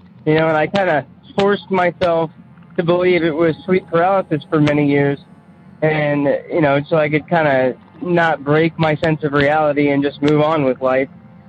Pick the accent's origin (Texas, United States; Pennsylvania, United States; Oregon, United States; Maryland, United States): Oregon, United States; Portland; I'm from Portland, Oregon.